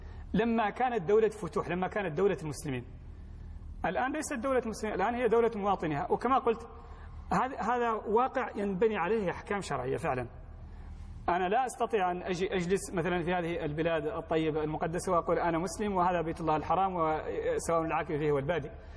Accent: Mauritania; وأنا ولدت في موريتانيا فأنا موريتاني.

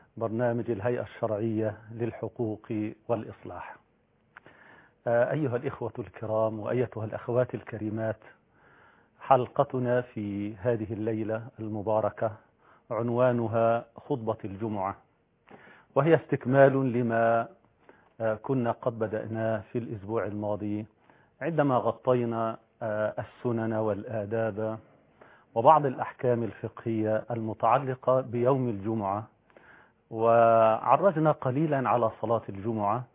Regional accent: Egypt; تصوروا عندنا في مصر أكثر من 70,000 لقاء إسبوعي يجتمع فيه الناس

